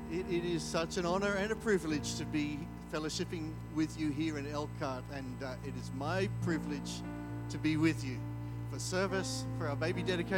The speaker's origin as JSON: {"language": "English", "country": "Papua New Guinea", "tie": "born or raised there", "also_born_or_lived": "Fiji", "said": "I was born in Papua New Guinea, like Brother Johnson said, and raised there for many years, lived 10 years in Fiji as well, and now back in Papua New Guinea with my own family since 2007."}